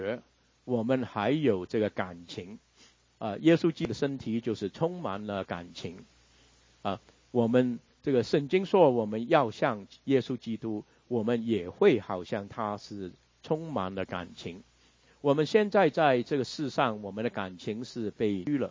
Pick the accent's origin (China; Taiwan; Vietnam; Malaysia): China; 在圣经里面食物也是很重要啊，跟我们中国人一样啊